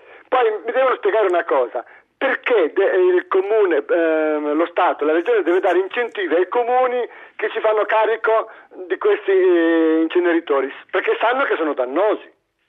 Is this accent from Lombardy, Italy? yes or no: no; Veneto, Italy; Ma non è che diciamo una bugia, io sono del Veneto. Costa la metà l'immondizia da noi